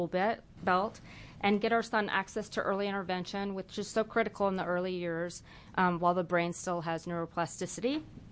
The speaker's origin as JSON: {"language": "English", "town": "Eugene", "region": "Oregon", "country": "United States", "said": "I am a parent from Eugene, Oregon"}